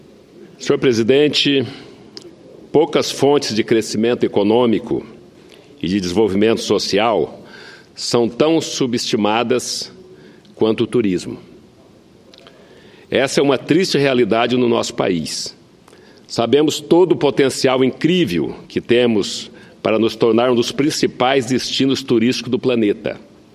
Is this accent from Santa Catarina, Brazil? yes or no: yes; Santa Catarina, Brazil; eu que sou catarinense também